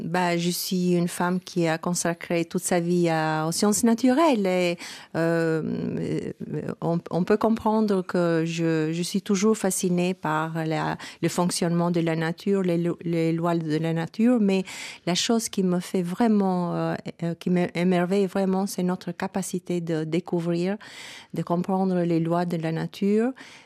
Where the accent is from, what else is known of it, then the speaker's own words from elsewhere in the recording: Tirana, Tirana County, Albania; also born or lived in Paris; Oui, je suis retournée à Tirana, je suis retournée de Paris en 1995.